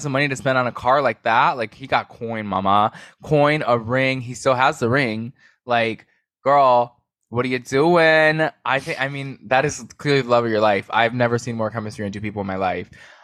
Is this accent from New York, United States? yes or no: yes; New York, United States; Like, I'm a New Yorker.